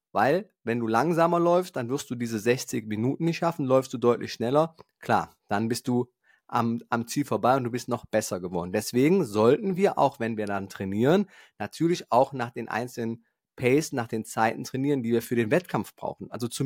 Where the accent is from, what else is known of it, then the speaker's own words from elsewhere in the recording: Eifel, Germany; ich komme aus der Eifel und meine kleine Strecke, wenn ich die hier laufen gehe, also meine 5 Kilometer, hat schon 300 Höhenmeter.